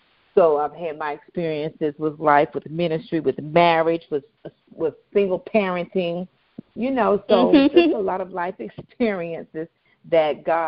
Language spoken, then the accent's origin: English; Gastonia, North Carolina, United States; I'm from North Carolina. I grew up in Gastonia, North Carolina. I have one sibling, my older brother.